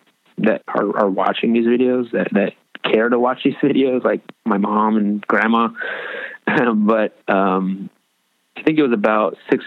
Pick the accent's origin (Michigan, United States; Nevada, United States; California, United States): California, United States; Los Angeles; here we are, this, we're just from Los Angeles and we just moved out here